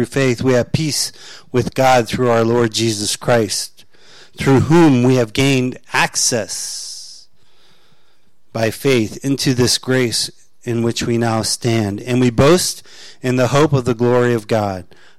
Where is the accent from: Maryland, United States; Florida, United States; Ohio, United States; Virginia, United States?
Florida, United States; I grew up in Florida, but Sandra and I went back with our two youngest kids when they were teenagers